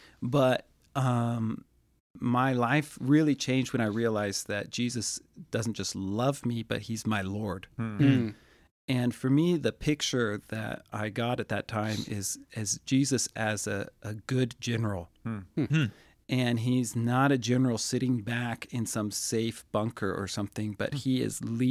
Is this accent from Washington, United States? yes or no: yes; Bothell, Washington, United States; now in Austria; I'm from Bothell, which is right next to Woodinville.